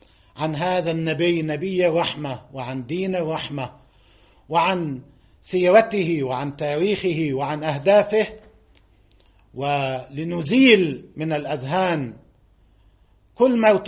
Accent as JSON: {"language": "Arabic", "country": "Lebanon", "said": "نحن كلبنانيين كشعب لبناني بالدرجة الأولى"}